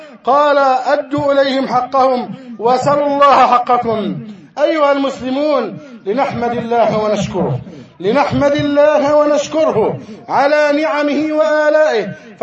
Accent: Egypt; اللهم احفظ علينا بلدنا مصر

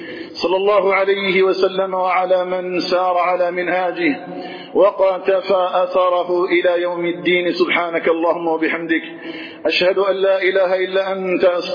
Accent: Algeria; اللهم اجعل بلدنا الجزائر آمنا مطمئنا

